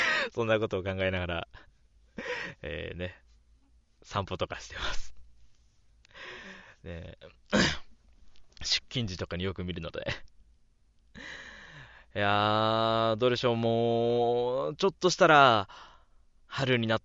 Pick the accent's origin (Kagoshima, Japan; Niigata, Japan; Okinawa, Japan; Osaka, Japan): Osaka, Japan; 出身地はですね、大阪です。これは、生まれも育ちも大阪、なのでね、まあ、コテコテではないんですけど、若干僕住んでるの、北の方というか、京都寄りなのでね、ちょっとコテコテという感じじゃないんですけども。